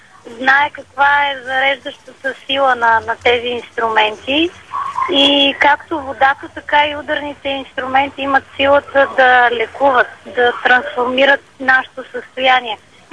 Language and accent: Bulgarian; Varna, Varna Province, Bulgaria; В момента се намираме на 20 крачки от морския бряг. Съвсем близо до водата и морето и съвсем близо до моя роден град Варна.